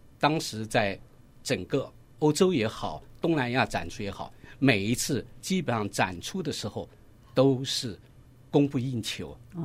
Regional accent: Chengdu, Sichuan, China; 那是我们四川人、成都人。

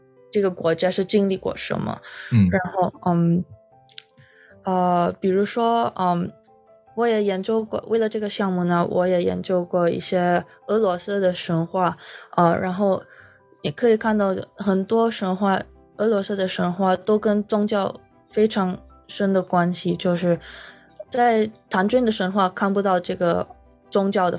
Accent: Philippines; Chinese is a second language; now in United States; 我是留学生，我是从菲律宾来的，可能在菲律宾我接触过的文化不太diverse 嘛，所以来到南加大以后就遇到了很多从不同地方的同学

